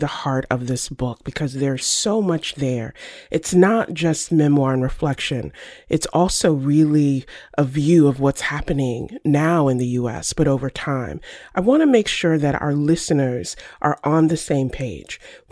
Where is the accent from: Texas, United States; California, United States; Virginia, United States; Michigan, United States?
Virginia, United States; it sounds a lot like my upbringing growing up in the Bible Belt in Virginia